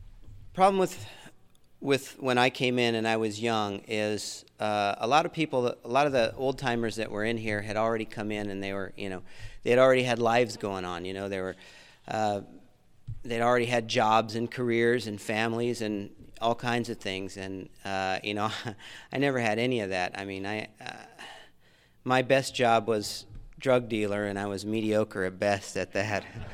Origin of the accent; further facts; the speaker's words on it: Indio, California, United States; I'll tell you, I grew up in Indio, so I'm from here, and I've been in most every recovery home out here.